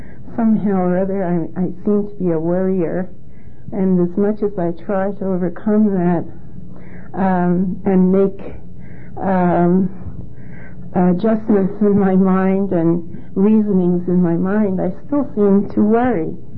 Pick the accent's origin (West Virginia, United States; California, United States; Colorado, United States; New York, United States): New York, United States; from New York and from the Dawn